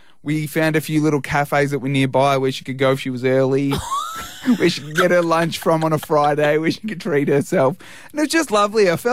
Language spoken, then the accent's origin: English; Melbourne, Victoria, Australia; And before I came up to the GV, I was from Melbourne.